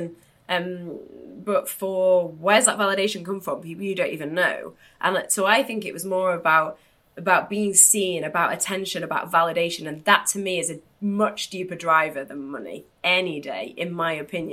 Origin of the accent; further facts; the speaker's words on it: England, United Kingdom; I'm English and I'm Northern English and we're kind of known for that.